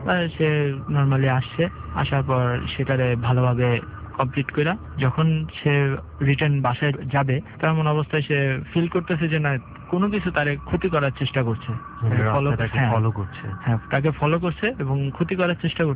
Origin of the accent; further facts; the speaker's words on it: Barisal, Barisal Division, Bangladesh; বরিশালে, আমার গ্রামের বাড়িতে।